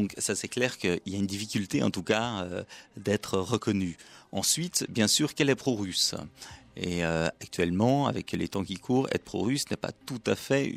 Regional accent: Geneva, Switzerland; Exactement. Je suis suisse de Genève.

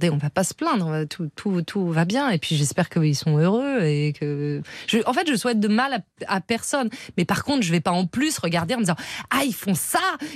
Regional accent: Paris, Île-de-France, France; je lui faisais honte, puisque dans le métro, je suis parisienne.

